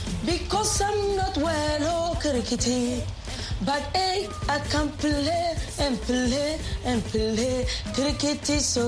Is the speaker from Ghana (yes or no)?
yes; Tamale, Northern Region, Ghana; I'm from Tamale.